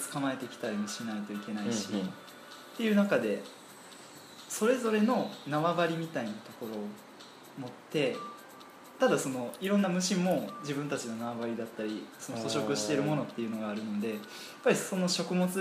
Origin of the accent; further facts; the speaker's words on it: Kansai, Japan; 僕ら関西出身なので